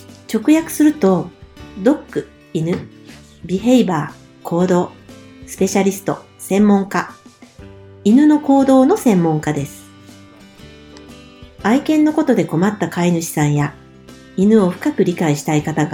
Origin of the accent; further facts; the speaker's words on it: Fukuoka, Japan; 福岡県出身です。